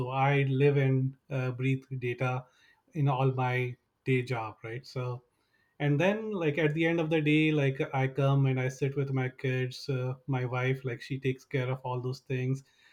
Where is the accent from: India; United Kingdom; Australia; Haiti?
India; moved away as an adult; now in United States; I've been in the US for the last 17 years, originally from India.